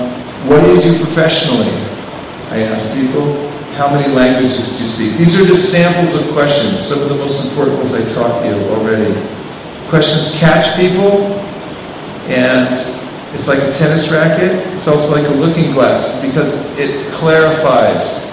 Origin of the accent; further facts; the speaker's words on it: San Francisco, California, United States; San Francisco, I'm from San Francisco